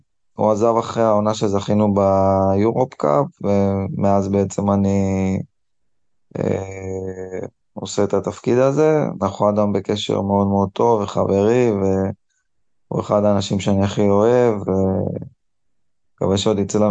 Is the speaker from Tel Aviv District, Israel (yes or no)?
no; Ness Ziona, Central District, Israel; also born or lived in Rishon LeZion; קודם כל, בתור ילד גדלתי בנס ציונה, כאילו עד גיל 10. אחרי זה עברנו לראשון